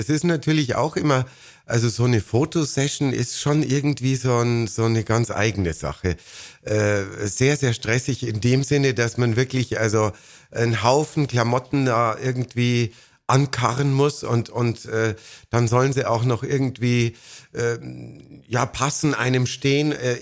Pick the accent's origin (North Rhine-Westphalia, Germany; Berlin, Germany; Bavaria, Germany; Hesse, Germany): Bavaria, Germany; Munich; Ich bin ja ein Münchner